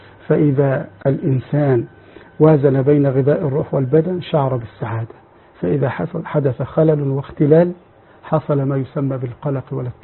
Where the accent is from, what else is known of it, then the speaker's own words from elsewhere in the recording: Egypt; عندنا في مصر